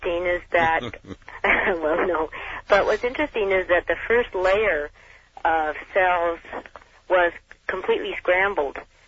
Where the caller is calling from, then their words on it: Portland, United States; I'm calling from Portland